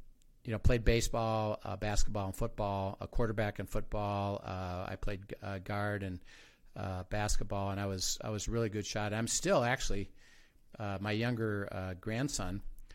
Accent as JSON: {"language": "English", "town": "Valparaiso", "region": "Indiana", "country": "United States", "tie": "born or raised there", "also_born_or_lived": "Chicago, United States", "said": "So I grew up in Indiana in the country, and he would drive back and forth to the h"}